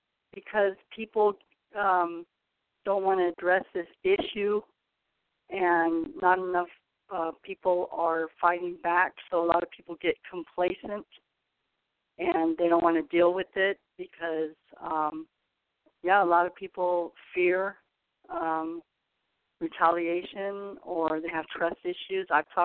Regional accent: San Francisco, California, United States; now in Fresno, United States; Well, first of all, I've been here for 30 years, born and raised in San Francisco

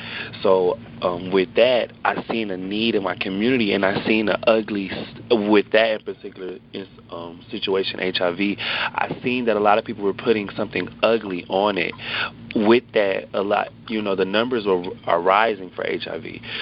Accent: Hamtramck, Michigan, United States; I grew up in Hamtramck, very, very diverse city. So that's where I grew up, and I went to school. I went to all the Hamtramck schools

